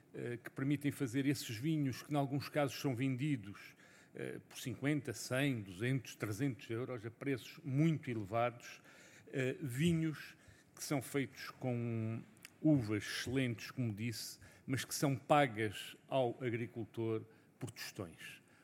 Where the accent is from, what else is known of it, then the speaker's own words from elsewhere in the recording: Vila Real, Portugal; eu, enquanto transmontano e douriense, não aceito estas coisas como inevitabilidade